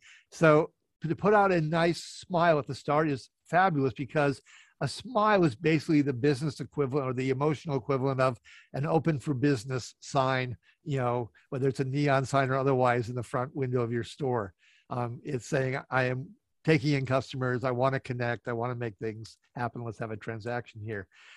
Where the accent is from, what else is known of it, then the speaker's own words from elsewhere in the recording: Minnesota, United States; I guess I was raised in Minnesota, and we have the expression Minnesota Nice Syndrome.